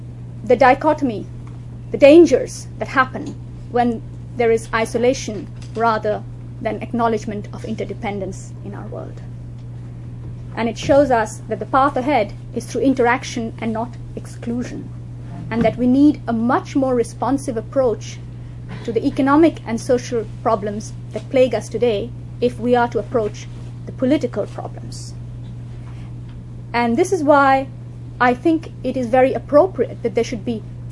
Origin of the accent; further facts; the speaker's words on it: Bangladesh; English is a second language; I come from Bangladesh, a country which is very poor, a country which is racked with political violence.